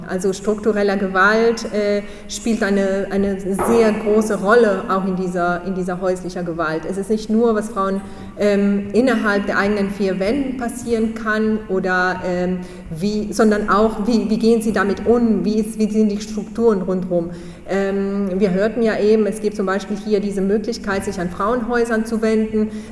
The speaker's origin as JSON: {"language": "German", "country": "Colombia", "moved": "yes", "lives_now": "Düsseldorf, Germany", "said": "ich wohne mittlerweile in Düsseldorf, ich komme ursprünglich aus Kolumbien und lebe in Düsseldorf seit 11 Jahren"}